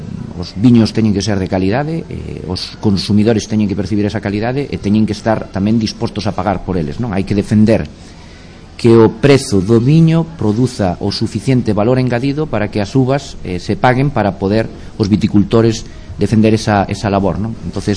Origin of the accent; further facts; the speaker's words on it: Ribadavia, Galicia, Spain; Traenos a todos os que somos de Rivadavia da comarca moitos recordos